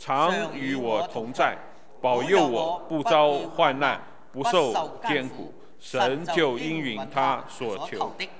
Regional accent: Jiangsu-Zhejiang area, China; 感谢上啊，我也是从那个地方来的。

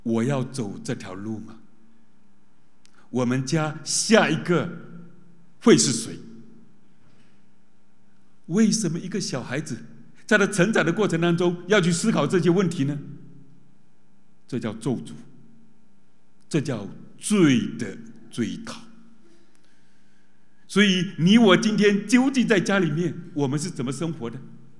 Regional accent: Fujian, China; 我在福建的农村长大的，那家里发生过一些悲剧。

